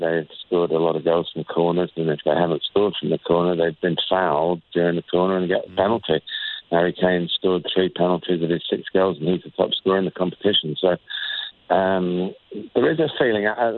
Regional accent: England, United Kingdom; I think as an Englishman

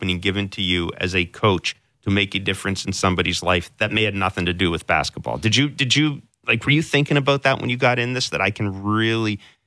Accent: Manitoba, Canada; I mean, I grew up in Manitoba and there's a ton of high school basketball out there.

